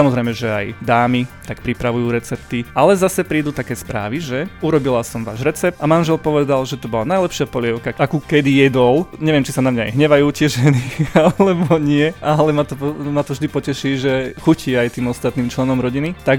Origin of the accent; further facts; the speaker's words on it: Rimavská Sobota, Banská Bystrica Region, Slovakia; Ja pochádzam z Rimavskej Soboty, respektíve 4 km od Rimavskej Soboty máme dom na takej samote medzi 4 kopcami, takže v prírode ja som vyrastal úplne že v lese so srnkami a s líškami.